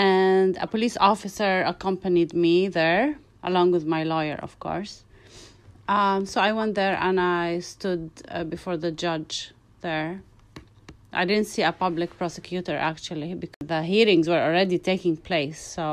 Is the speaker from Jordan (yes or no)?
yes; Amman, Amman Governorate, Jordan; English is a second language; moved away as an adult; now in United States; I am Jordanian. I was born in Amman. I lived most of my life in Jordan, like studied in Jordan, and my family is in Jordan.